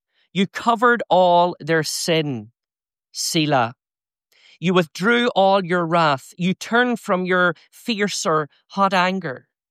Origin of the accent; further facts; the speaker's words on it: Northern Ireland, United Kingdom; moved away as an adult; also born or lived in Hamilton, Canada; now in Canada; Both … and I originate from Northern Ireland. If you say we're Scottish, we'll forgive you. If you say we're English, that's unforgivable.